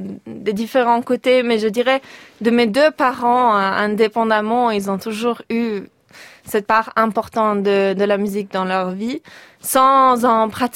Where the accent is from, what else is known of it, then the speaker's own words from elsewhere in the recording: Ticino, Switzerland; j'ai grandi effectivement en Suisse italienne, mais mes racines familiales ne sont pas dans cette région. Du côté de mon père, c'est la Suisse alémanique et la Suisse orientale, où on parle cette 4e langue nationale, le romanche.